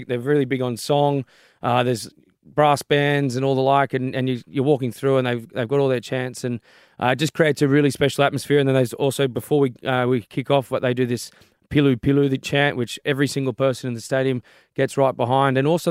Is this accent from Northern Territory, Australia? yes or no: no; Queensland, Australia; also born or lived in New South Wales; I spent most of my life probably growing up in Queensland, but I was born here in New South Wales, so I'm a big New South Wales fan.